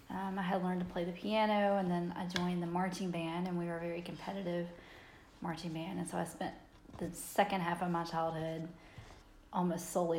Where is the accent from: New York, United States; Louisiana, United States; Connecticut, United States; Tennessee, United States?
Tennessee, United States; Nashville; I grew up in Nashville, Tennessee, in a suburb just outside of Nashville.